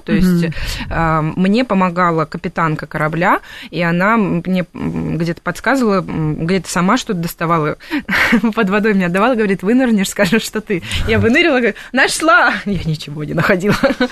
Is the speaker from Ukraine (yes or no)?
no; Transnistria, Moldova; Я сама из Приднестровья. И я вот поступила в Москву по квоте.